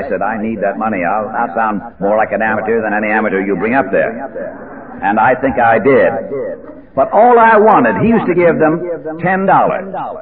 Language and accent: English; Hartford, Connecticut, United States; I kept going back to my hometown, Hartford, Connecticut.